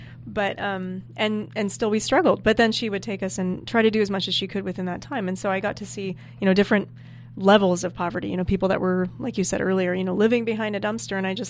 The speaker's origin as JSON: {"language": "English", "town": "Pleasant Hill", "region": "California", "country": "United States", "tie": "born or raised there", "said": "I grew up in the Bay Area in Pleasant Hill, which is by Concord."}